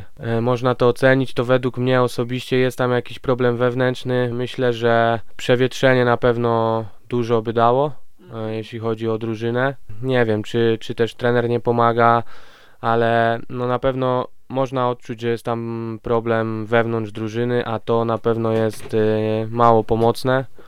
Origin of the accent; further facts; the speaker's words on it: Częstochowa, Silesian Voivodeship, Poland; całe życie w Częstochowie, także miejsca pobytu nie zmieniam.